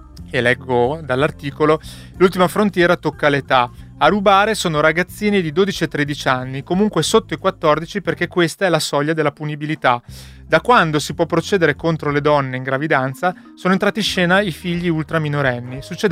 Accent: Veneto, Italy; mi ha fatto sorridere in quanto veneto

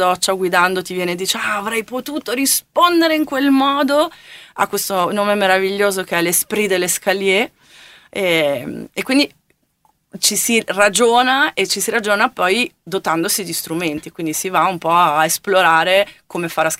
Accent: Milan, Lombardy, Italy; now in Vicenza, Italy; io sono una milanese trapiantata a Vicenza

